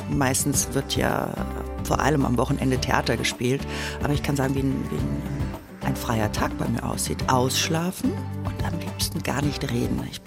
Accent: Baden-Baden, Baden-Württemberg, Germany; also born or lived in Karlsruhe; Nur geboren.

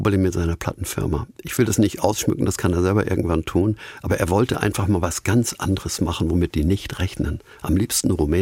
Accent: Hamburg, Germany; Dieser Fluss hat mich ja eigentlich als Hamburger immer als elbabwärts geprägt. Mein Vater war Seemann.

